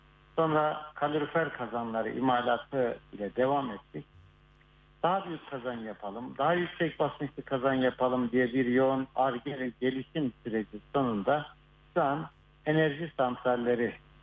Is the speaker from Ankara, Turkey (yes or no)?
no; Malatya, Turkey; born there; Malatya doğumluyum.